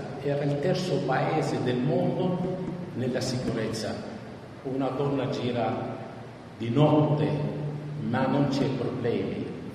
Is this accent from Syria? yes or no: yes; Syria; Italian is a second language; c'è 23 milioni in Siria, sono 20 milioni che appoggiano lo Stato, ma io appoggio il mio paese, io non appoggio un ministro, un ufficiale, un qualcosa. Io voglio che conserva il mio paese lo stesso, che rimani come prima.